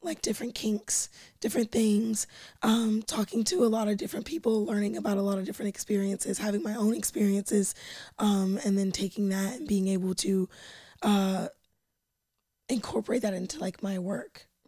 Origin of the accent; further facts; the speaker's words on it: Bible Belt, United States; Like, I grew up in the Bible Belt.